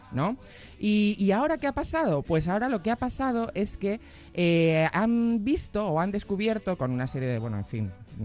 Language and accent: Spanish; Sigüenza, Castilla-La Mancha, Spain; Bueno, sí, la catedral de mi pueblo, de Sigüenza.